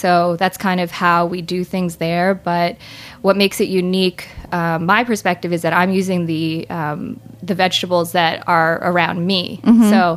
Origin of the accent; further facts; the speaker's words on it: New Jersey, United States; So I grew up in New Jersey, and that's kind